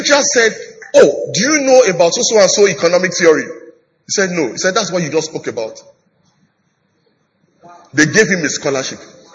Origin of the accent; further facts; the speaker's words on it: Nigeria; now in England, United Kingdom; You know, I'm really Nigerian, even though I live in England.